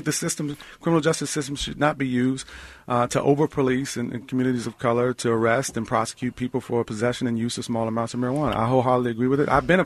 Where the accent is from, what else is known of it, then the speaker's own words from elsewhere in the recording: Washington, District of Columbia, United States; I grew up here in the District of Columbia. I care about this city more than any place in the world.